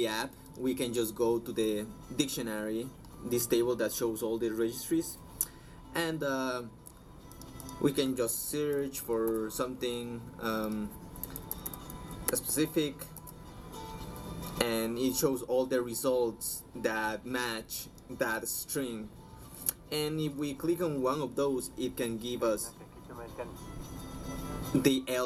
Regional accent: Otavalo, Imbabura, Ecuador; I am from Otavalo, Imbabura, Ecuador, and I belong to the Quichua Otavalo Band First Nation.

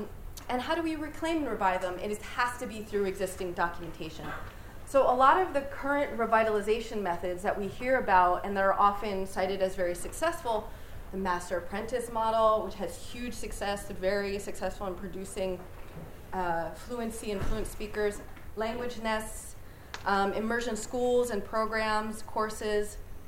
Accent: Quebec, Canada; I'm from the Huron Wendat Nation, I'm Wolf Clan.

